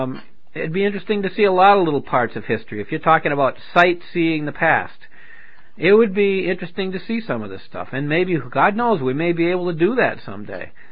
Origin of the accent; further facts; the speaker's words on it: New Hampshire, United States; also born or lived in Pennsylvania; I was born in New Hampshire and raised mostly in New Hampshire except for a stint in Pennsylvania.